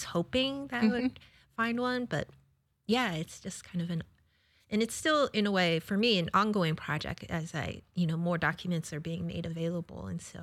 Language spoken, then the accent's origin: English; East Coast, United States; And actually, I grew up on the East Coast, and I don't know, I hope it's different now